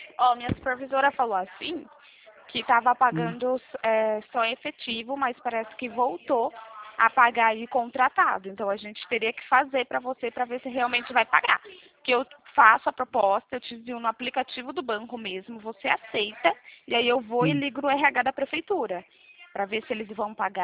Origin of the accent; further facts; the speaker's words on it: Porto Ferreira, São Paulo, Brazil; Eu sou do interior de São Paulo, aqui de Porto Ferreira.